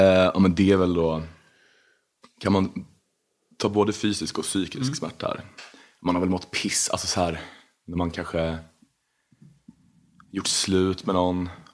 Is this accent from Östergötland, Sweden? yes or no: yes; Linköping, Östergötland, Sweden; jag är också uppvuxen så utanför Linköping på en sån liten.